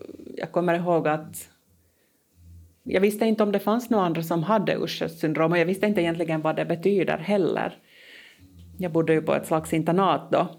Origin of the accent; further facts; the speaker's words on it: North Ostrobothnia, Finland; born there; now in Helsinki, Finland; Jag bor i Helsingfors för tillfället. Men jag är alltså född i norra Finland, nära Uleåborg.